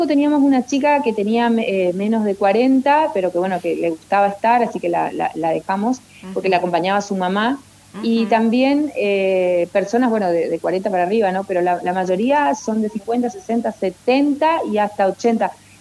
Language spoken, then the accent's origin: Spanish; Apóstoles, Misiones, Argentina; No, soy de Apóstoles, capital de la tierra.